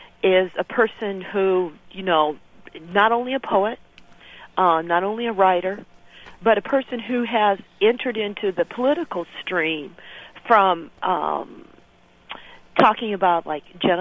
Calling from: Iowa City, Iowa, United States; I'm from Iowa City, Iowa.

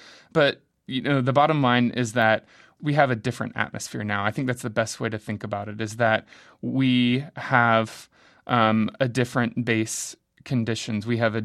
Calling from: Tucson, Arizona, United States; Well, I'm here speaking from Tucson, Arizona, too.

